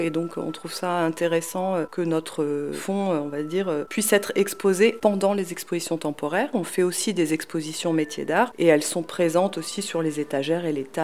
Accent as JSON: {"language": "French", "region": "Brittany", "country": "France", "also_born_or_lived": "Paris", "lives_now": "Nantes, France", "said": "Moi, je suis originaire de la baie de Morlaix, dans le Finistère."}